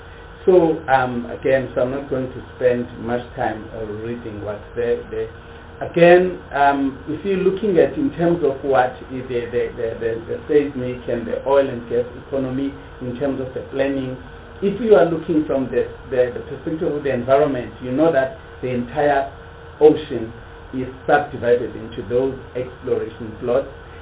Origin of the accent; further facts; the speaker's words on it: Bizana, Eastern Cape, South Africa; I come from Bondo land, the land of Amambondo in Bizana.